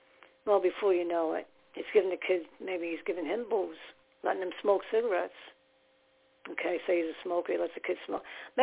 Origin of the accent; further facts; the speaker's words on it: New Jersey, United States; I'm from New Jersey, and you go to New Jersey.